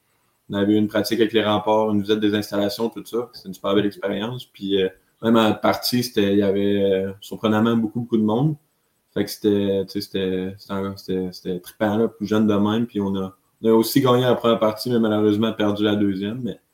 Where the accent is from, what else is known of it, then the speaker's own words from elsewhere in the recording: Neuville, Quebec, Canada; Ouais, moi je viens de Québec, Neuville plus précisément, vers l'ouest. J'ai grandi à Québec